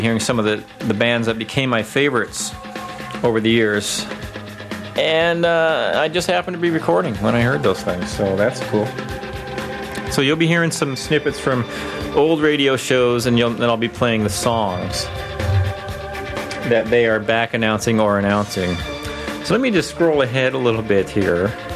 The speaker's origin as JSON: {"language": "English", "town": "Tacoma", "region": "Washington", "country": "United States", "tie": "born or raised there", "also_born_or_lived": "Gig Harbor", "said": "as growing up in Washington State, particularly in Tacoma and Gig Harbor areas of Washington State"}